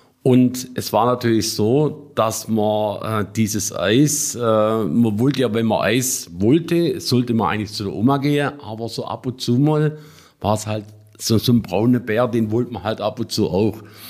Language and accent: German; Blumenfeld, Baden-Württemberg, Germany; es gab bei uns in Blumenfeld zwei sogenannte Tante-Emma-Läder, also praktisch Läder für den täglichen Bedarf